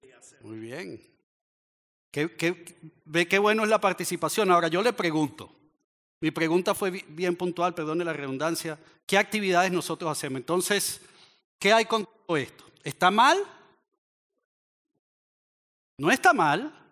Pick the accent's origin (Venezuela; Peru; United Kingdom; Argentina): Venezuela; Así que ahora déjeme hacerle la pregunta que en mi país, en Venezuela, la llamarían la de las mil lochas, aquí la llaman la del millón de dólares.